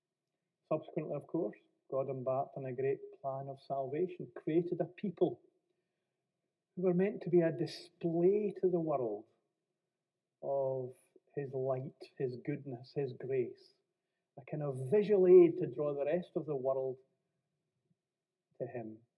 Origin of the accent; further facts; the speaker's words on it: Glasgow, Scotland, United Kingdom; I was brought up in Glasgow, but even I'm shocked at what I hear.